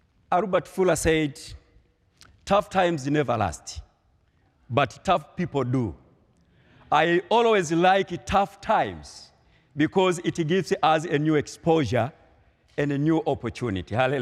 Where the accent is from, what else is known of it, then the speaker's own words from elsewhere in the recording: Tanzania; first language Swahili; English is a second language; Dear folks, sometimes my accent can be a challenge to you. In Tanzania, we are speaking Swahili language.